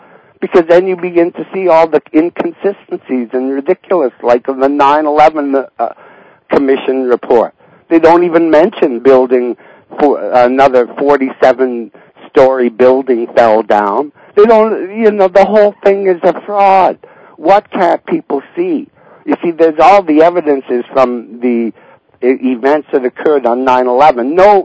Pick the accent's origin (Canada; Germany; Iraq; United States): Canada; I guess I'm saying in a way, as a Canadian, I always grew up like buying into that great fantasy of the American dream